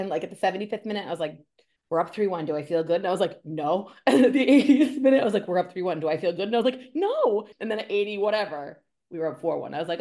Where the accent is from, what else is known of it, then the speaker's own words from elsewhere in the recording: United States; And I, though I am an American, love the game more.